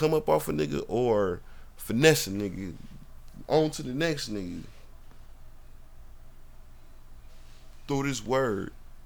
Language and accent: English; Milwaukee, Wisconsin, United States; I'm from Milwaukee. I know all about that.